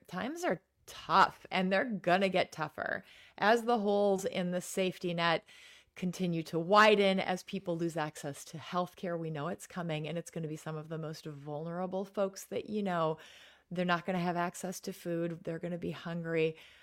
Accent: Kaukauna, Wisconsin, United States; Kaukauna is my hometown, so that feels like a really safe, great place for me.

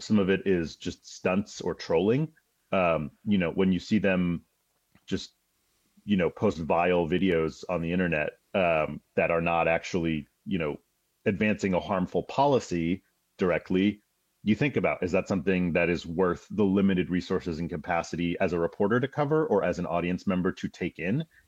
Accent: United States; And as an American, as a person living their day-to-day life, that's what I would hope people are able to focus on more.

